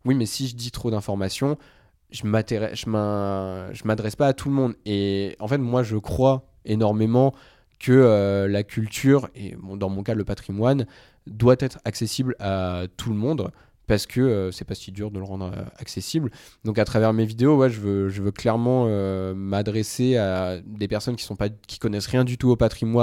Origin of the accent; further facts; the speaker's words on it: Brest, Brittany, France; Moi, je suis né dans cette région. J'ai grandi à Brest. D'ailleurs, je dis Brest. C'est l'accent de là-bas. C'est Brest. Moi, j'ai vraiment un amour pour la Bretagne. J'ai grandi, en fait, immergé dans la culture bretonne. Dans le Léon